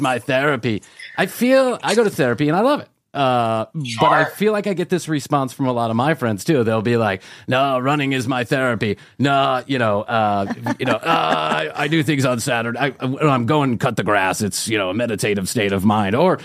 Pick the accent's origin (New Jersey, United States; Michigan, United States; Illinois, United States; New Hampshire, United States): Illinois, United States; Chicago; now in Atlanta, United States; I grew up in Chicago and minus one is that's even cold for a guy from Chicago.